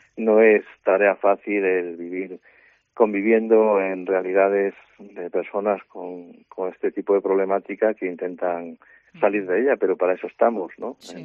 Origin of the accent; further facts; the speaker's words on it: Galicia, Spain; el tema de las adicciones siempre está muy presente en Galicia y en mi pueblo